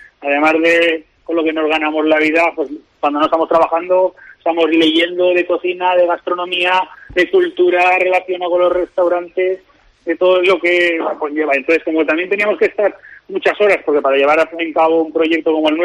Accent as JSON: {"language": "Spanish", "town": "Blanes", "region": "Catalonia", "country": "Spain", "said": "otro poquito de donde vengo yo, de la Costa Brava, de Blanes, Barcelona, Montgat, ¿sabes?"}